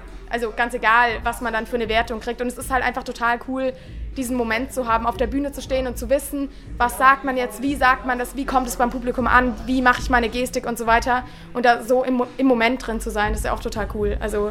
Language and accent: German; Nuremberg, Bavaria, Germany; Ich komme aus Nürnberg und habe in Erlangen angefangen, beim U20 eben in der Kellerbühne.